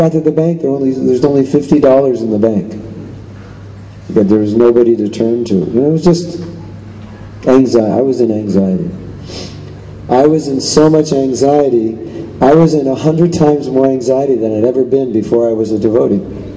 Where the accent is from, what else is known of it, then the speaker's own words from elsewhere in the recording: California, United States; now in South Africa; and then I was raised in California, where it's weather's like this.